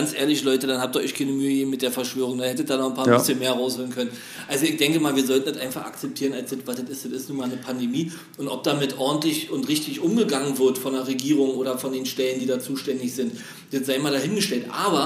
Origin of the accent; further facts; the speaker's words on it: Berlin, Germany; wir jetzt gerade im Moment wieder als Berliner zum Beispiel nicht nach Mecklenburg-Vorpommern reisen können